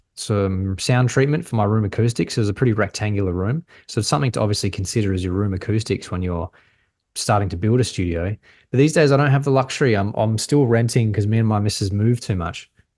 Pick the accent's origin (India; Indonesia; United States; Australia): Australia; Adelaide, South Australia; now in Gold Coast, Australia; I'm from Adelaide originally, but now I live in the Gold Coast.